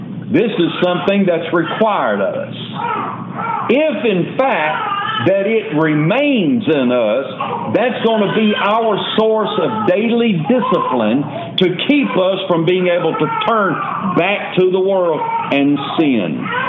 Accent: Nashville, Tennessee, United States; also born or lived in Huntsville, Alabama; I grew up in Middle Tennessee, was born in Nashville and grew up in those areas, and then graduated high school in Huntsville, Alabama

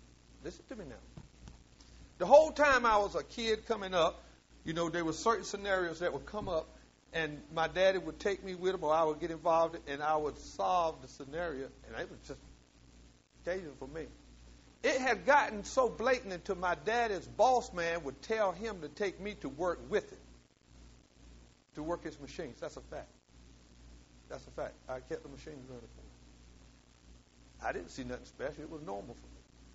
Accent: Willard, North Carolina, United States; We grew up in Willard, North Carolina. My mother left when I was 2.

